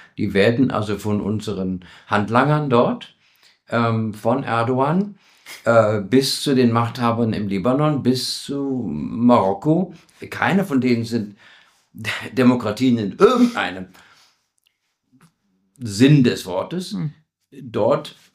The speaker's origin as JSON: {"language": "German", "region": "England", "country": "United Kingdom", "lives_now": "Germany", "said": "wenn ich an England denke, meine Heimat"}